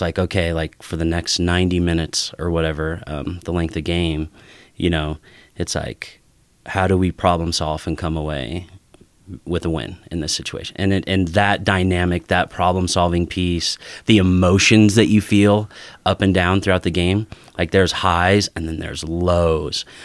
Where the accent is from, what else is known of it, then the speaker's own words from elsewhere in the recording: Ogden, Utah, United States; Yeah, I grew up in Ogden, Utah.